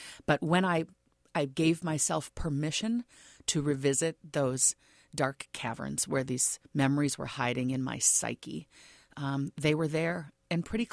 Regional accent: Lagos, Nigeria; born there; I was born in Lagos, Nigeria. So does that mean that's where I'm from? Well, I wasn't born to Nigerians. I was born to a Black American and a white Brit.

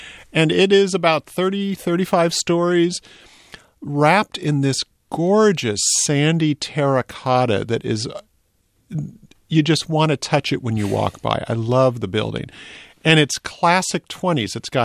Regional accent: Walnut Creek, California, United States; When I was growing up in Walnut Creek and our family would drive over the Bay Bridge to go see the Giants or whatever

